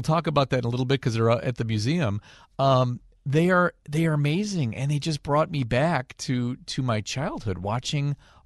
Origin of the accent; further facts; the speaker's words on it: Chicago, Illinois, United States; It's hard for me to imagine growing up in Chicago without the memorable television shows and amazing talent that graced our airwaves.